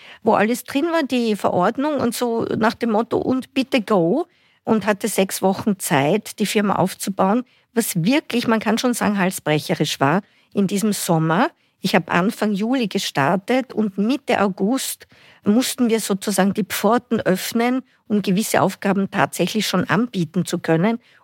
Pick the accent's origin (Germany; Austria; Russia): Austria; Vienna; Ja, ich bin Wienerin.